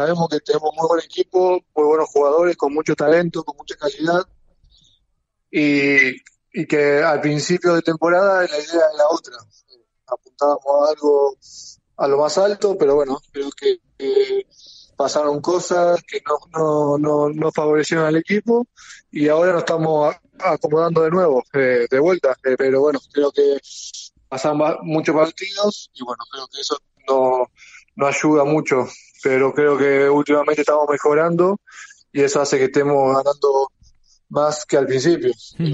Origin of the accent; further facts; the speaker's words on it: Argentina; now in Spain; para todos los argentinos, los que dedicamos al básquet, venir acá a España es un sueño.